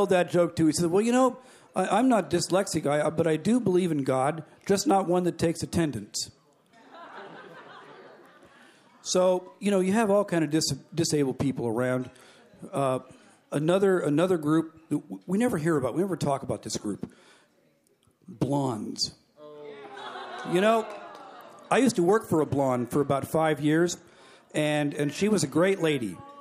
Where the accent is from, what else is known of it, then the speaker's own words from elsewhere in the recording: Washington, United States; I was born and raised in Washington.